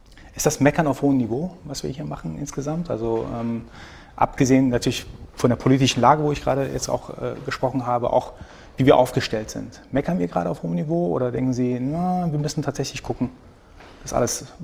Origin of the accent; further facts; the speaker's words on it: Iran; Ich bin aus dem Iran